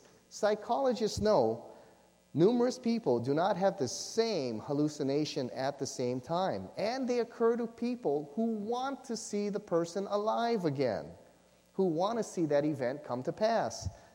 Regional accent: Hawaii, United States; and we're all from Hawaii, right? We've heard stories about people dying in the snow up there and things.

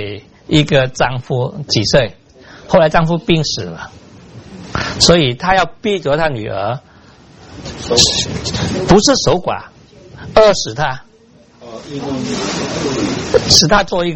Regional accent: China; 我是中国人，所以我看到中国古代好惨

